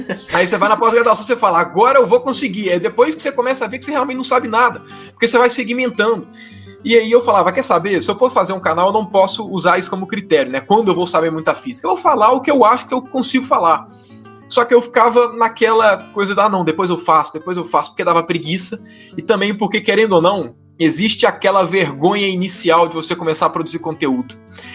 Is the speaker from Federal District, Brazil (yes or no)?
no; Minas Gerais, Brazil; Eu tenho uns vícios de linguagem, umas expressões a mais aqui de Minas